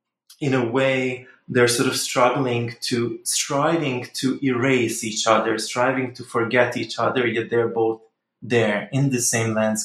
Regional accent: Bosnia & Herzegovina; now in United Kingdom; I am Bosnian. I am from Bosnia. Actually, I was born in Yugoslavia, so slightly different country. But I am Bosnian.

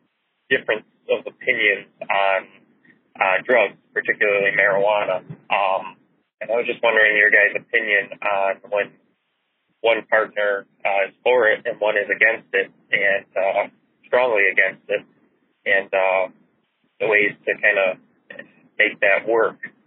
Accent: Buffalo, New York, United States; I'm from Buffalo, New York.

